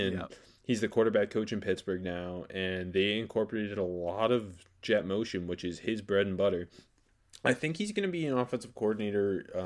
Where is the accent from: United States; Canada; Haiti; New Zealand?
Canada; I love the pick as a Steelers fan, yeah, as a Canadian.